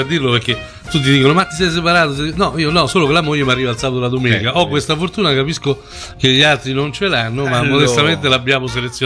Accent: Gualdo, Umbria, Italy; Io non ho mai detto in vita mia che sono perugino. Io quando mi chiedono cosa sei, dico sempre Gualdo da Rima.

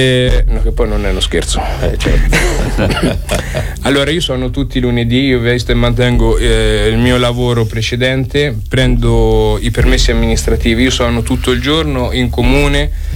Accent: Fossato di Vico, Umbria, Italy; io non ho mai detto vengo da Perugia, io vengo da Fossato di Vico, provincia di Perugia.

